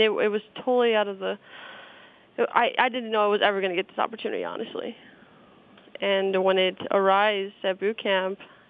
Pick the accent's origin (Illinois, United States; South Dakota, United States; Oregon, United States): Illinois, United States; Chicago; I grew up in Chicago. However, I mean, parents being divorced, I lived in both, so... I'm from Illinois.